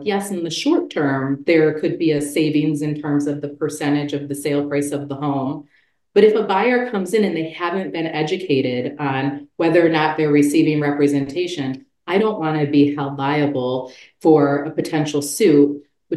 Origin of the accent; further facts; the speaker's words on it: Buffalo, New York, United States; which is a nod to my hometown team, the Buffalo Bills